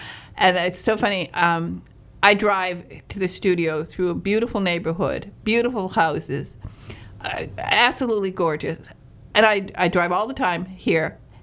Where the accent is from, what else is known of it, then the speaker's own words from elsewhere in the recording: Michigan, United States; I come from Northern Michigan, and we are behind the times.